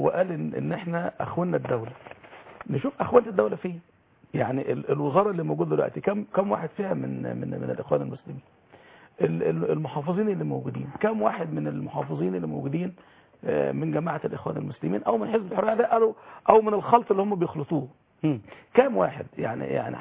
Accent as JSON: {"language": "Arabic", "country": "Egypt", "said": "عرف ان انا مصري"}